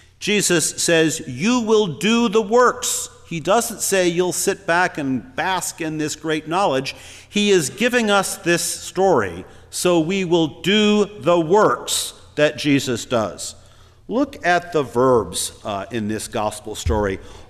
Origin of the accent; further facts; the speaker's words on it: St. Louis, Missouri, United States; Now, I grew up in St. Louis, but not in this neighborhood